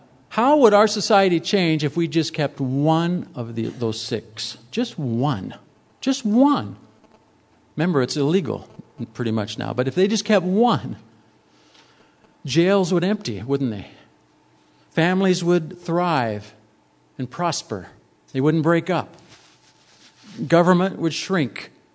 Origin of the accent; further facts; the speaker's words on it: San Diego, California, United States; Now, I grew up in San Diego.